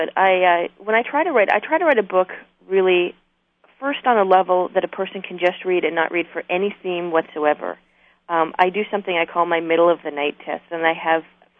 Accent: Canada; now in United States; I'm new to America. I've lived here for many years. I'm only a new American. So, you know, I come originally from Canada

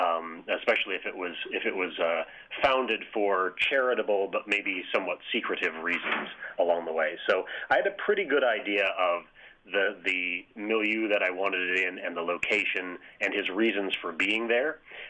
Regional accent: Seattle, Washington, United States; I had wanted to take Van out of his usual environs of Seattle, which is my hometown, as you said

